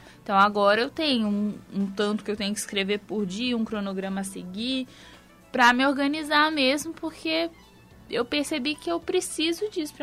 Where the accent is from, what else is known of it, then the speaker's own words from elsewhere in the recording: Ribeirão Preto, São Paulo, Brazil; accent: mineiro; also born or lived in Belo Horizonte; Eu nasci em Belo Horizonte, mas eu cresci aqui em Ribeirão.